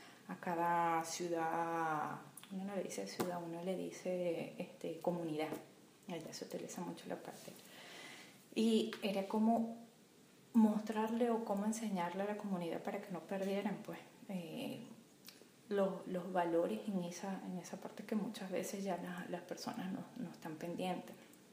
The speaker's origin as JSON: {"language": "Spanish", "country": "Venezuela", "moved": "as an adult", "said": "Primero porque ya yo tenía otro ritmo en mi país, ya era la parte laboral. Estaba trabajando y ya había, de cierta manera, había cortado con el vínculo académico. ¿no? Y comenzar de nuevo. De hecho, yo di clases en Venezuela."}